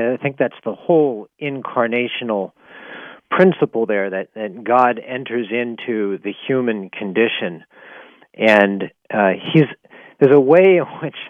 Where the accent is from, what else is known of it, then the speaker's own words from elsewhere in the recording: Pittsburgh, Pennsylvania, United States; I grew up in Pittsburgh, and so when I think of St. Joseph, I think of a steelworker who's tired, bruised, struggling to provide for his family.